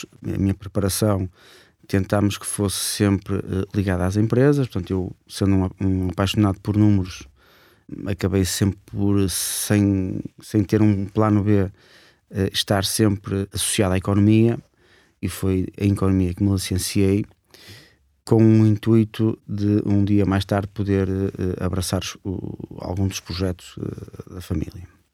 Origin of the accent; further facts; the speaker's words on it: Vizela, Braga, Portugal; eu sou natural de Vizela, nasci, cresci e continuo a viver em Vizela.